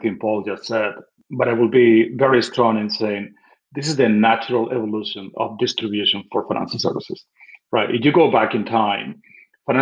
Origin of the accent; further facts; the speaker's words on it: Spain; Born and raised in Spain, engineer by training, but moved into finance a long time ago.